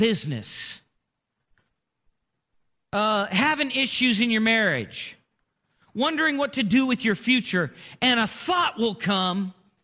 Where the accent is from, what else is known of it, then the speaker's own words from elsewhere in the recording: Montana, United States; I'm from Montana, not Texas.